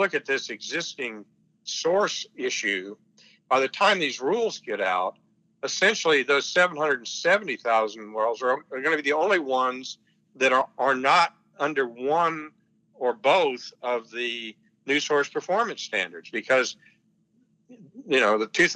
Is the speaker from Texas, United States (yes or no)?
yes; Houston, Texas, United States; I grew up in the Houston area, so we were like right behind California in terms of the pressure to deal with ozone.